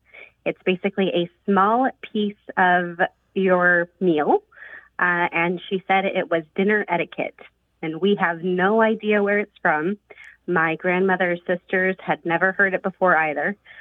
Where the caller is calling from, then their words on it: San Diego, California, United States; San Diego, California.